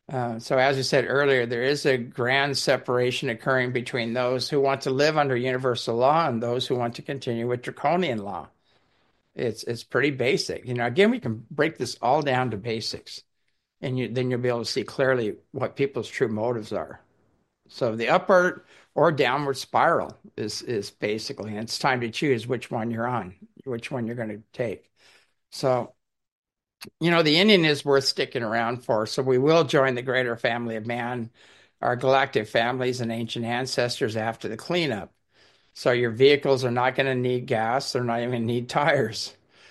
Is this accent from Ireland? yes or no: yes; Ireland; I am Irish, but I'm saying farce for a reason.